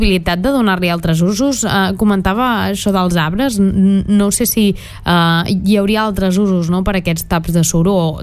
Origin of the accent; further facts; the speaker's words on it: Sant Feliu de Guíxols, Catalonia, Spain; jo sóc de Sant Feliu de Guíxols